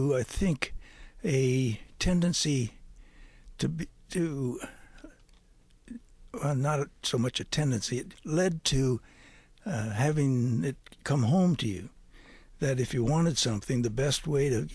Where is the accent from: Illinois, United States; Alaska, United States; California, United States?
California, United States; also born or lived in Minnesota; it was kind of a requirement that Scandinavians be born in Minnesota, so I was born in Minnesota. But at the age of two, health problems in the family caused my dad to give up being a farmer, and we moved to Southern California.